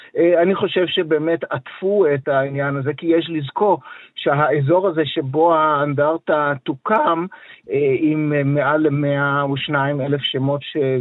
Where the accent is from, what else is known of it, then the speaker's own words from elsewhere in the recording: Netherlands; now in Israel; אני בתור יליד הולנד